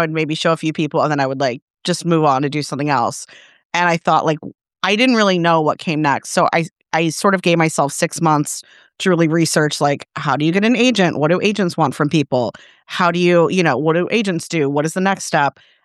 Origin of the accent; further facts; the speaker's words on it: St. Louis, Missouri, United States; Yeah, I grew up in St. Louis, Missouri